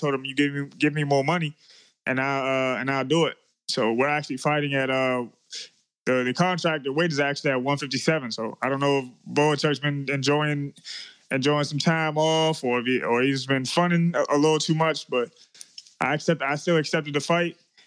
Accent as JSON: {"language": "English", "region": "Maryland", "country": "United States", "tie": "born or raised there", "said": "So we went on to just fight at our home, at my hometown in Maryland."}